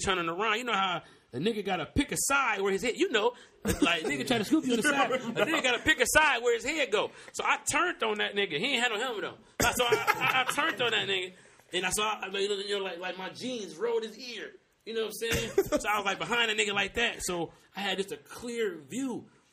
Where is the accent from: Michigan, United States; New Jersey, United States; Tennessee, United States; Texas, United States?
Michigan, United States; Detroit; I'm here by myself. I'm from Brightmo. I'm the only nigga up here from Brightmo.